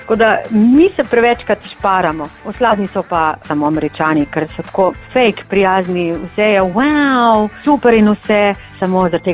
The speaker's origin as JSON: {"language": "Slovenian", "region": "Styria", "country": "Slovenia", "said": "Jaz sem Štajerka, tam so moje korenine, tam sta moj ata in mami, kde tam živim."}